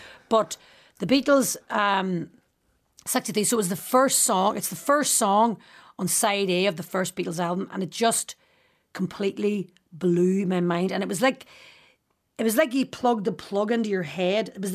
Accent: Boston, Massachusetts, United States; And they're like, where are you girls from? We were like, we're from Boston.

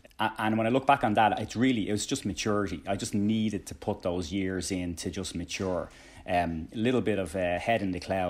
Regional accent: Tallaght, Leinster, Ireland; Yeah, it's Talla in the 80s and our little corner of it. It was pretty bleak.

